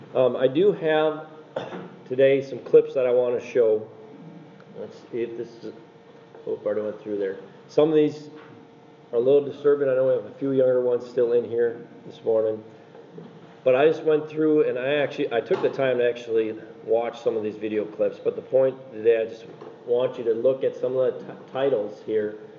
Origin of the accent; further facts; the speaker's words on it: Spooner, Wisconsin, United States; I was born and raised in the Spooner Shell Lake area and raised in a godly home, part of Cornerstone Church in Spooner.